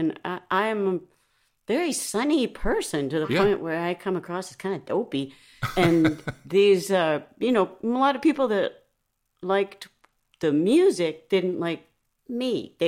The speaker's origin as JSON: {"language": "English", "region": "Georgia", "country": "United States", "said": "Oh, yeah, I'm way Georgian."}